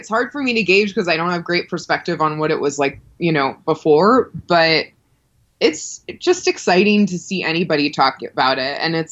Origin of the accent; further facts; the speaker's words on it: Seattle, Washington, United States; I grew up in Seattle.